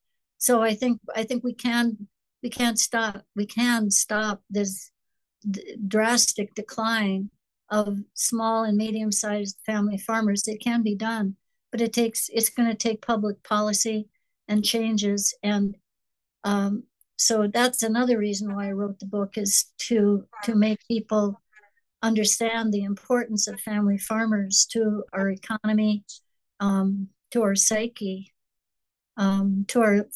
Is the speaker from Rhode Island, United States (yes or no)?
no; North Dakota, United States; And by the way, I grew up in North Dakota in a political party most people have never heard about called the Nonpartisan League.